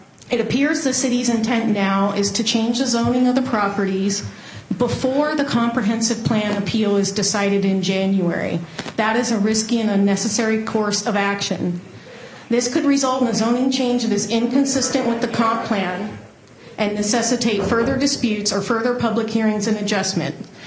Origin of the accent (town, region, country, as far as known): Black Diamond, Washington, United States; born or raised there; now in Bellevue, United States